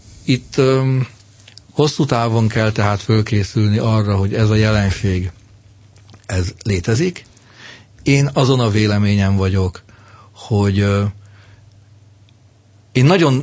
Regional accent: Hungary; Én nagyon szeretnék egy olyan európai uniós közös megoldást támogatni, magyarként és európaiként

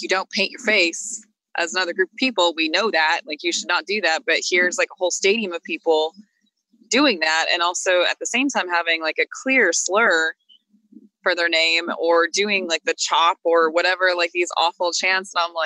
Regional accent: International Falls, Minnesota, United States; so I'm from International Falls, Minnesota. It's a place that some older folks might remember as Frostbite Falls from Rocky and Bullwinkle, where it's always winter. That's my hometown. I was born in the hospital there

